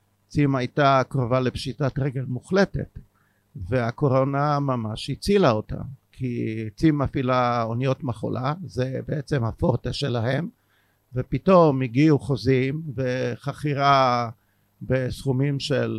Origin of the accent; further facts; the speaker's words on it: Haifa, Haifa District, Israel; אני רואה אותו מהר הכרמל, אני חיפאי.